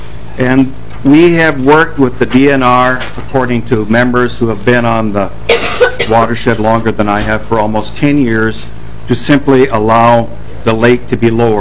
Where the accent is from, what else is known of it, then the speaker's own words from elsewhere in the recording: Wheaton, Minnesota, United States; from Wheaton, Minnesota.